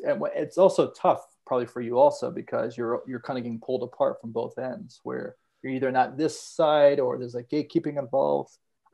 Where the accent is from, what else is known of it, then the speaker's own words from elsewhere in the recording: Long Island, New York, United States; now in Los Angeles, United States; And so I grew up in Long Island, and now I live in LA.